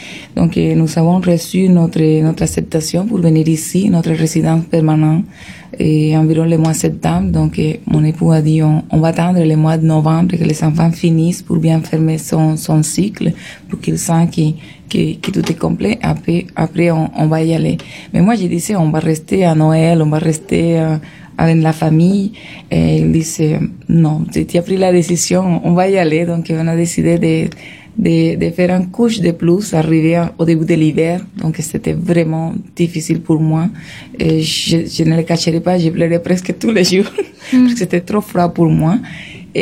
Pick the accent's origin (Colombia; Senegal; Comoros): Colombia; Barranquilla, Atlántico; Et même si ma ville natale, Barranquilla, n'était pas trop touchée pour ces conflits